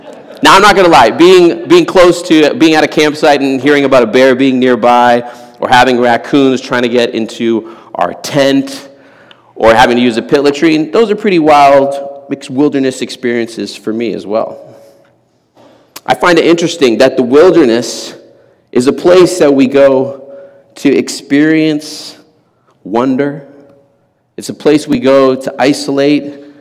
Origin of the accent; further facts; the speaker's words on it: Angola; So you see, I grew up in Angola, and we went glamping.